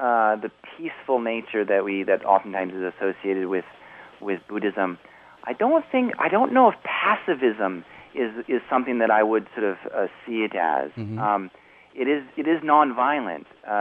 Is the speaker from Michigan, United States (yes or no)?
no; Wyoming, United States; I grew up in Wyoming, and after university I worked on a number of political campaigns